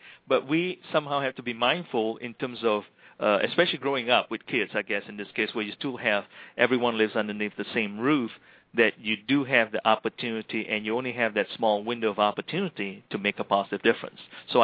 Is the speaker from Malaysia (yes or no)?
yes; Malaysia; when I was growing up in Malaysia